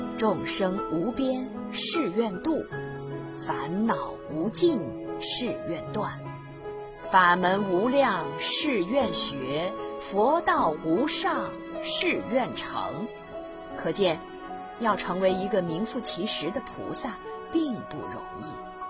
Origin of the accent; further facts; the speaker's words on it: China; 我们中国人最熟悉的